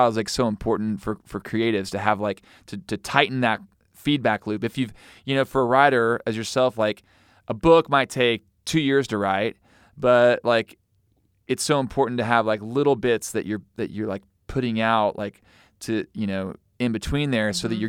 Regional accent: Missouri, United States; I'm from Missouri, so I can say that.

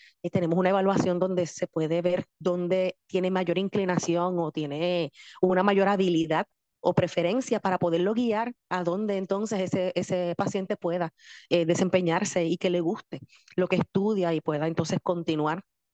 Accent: Cidra, Puerto Rico; Yo soy del pueblo de Sidra.

